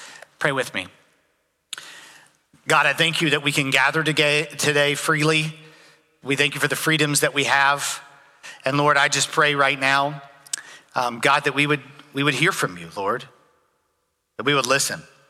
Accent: Jacksonville, Florida, United States; I grew up in the Jacksonville, Florida area. We would go to St. Augustine Beach a lot of Saturdays

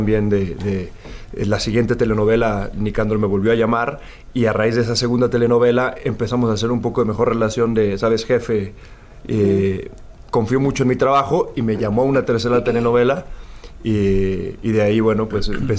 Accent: Aguascalientes, Mexico; now in Mexico City, Mexico; De Aguascalientes. Llegué de Aguascalientes en el 2015, ya son 10 años.

